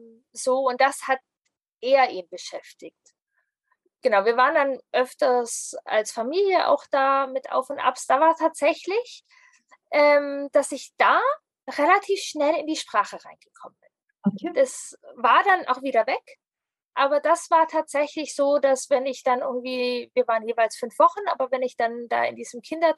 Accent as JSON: {"language": "German", "region": "Baden-Württemberg", "country": "Germany", "tie": "born or raised there", "said": "Ich bin im Schwabeländle geboren und wir haben im Schwabeländle, also in der Nähe von Stuttgart, in Süddeutschland gelebt."}